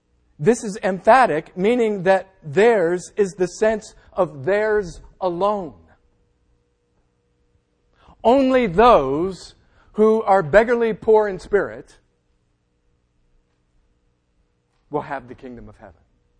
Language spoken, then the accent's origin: English; Massachusetts, United States; When we were growing up in Massachusetts, our church had an outdoor concert.